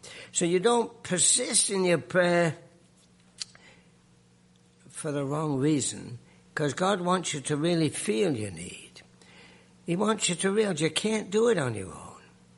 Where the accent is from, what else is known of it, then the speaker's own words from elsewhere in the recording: England, United Kingdom; I'm an Englishman. I grew up, I was a kid in the Second World War